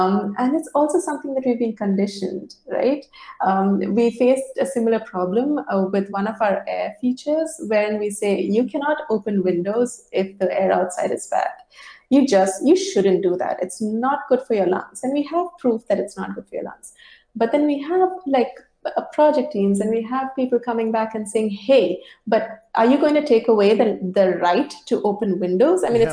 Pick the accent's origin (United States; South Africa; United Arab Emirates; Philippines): United Arab Emirates; Dubai; I grew up in Dubai.